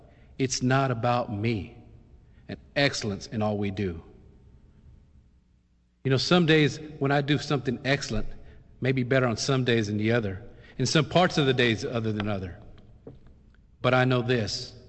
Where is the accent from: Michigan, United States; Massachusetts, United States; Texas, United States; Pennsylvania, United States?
Texas, United States; I grew up in West Texas. And in West Texas, you were either an Aggie or a Longhorn.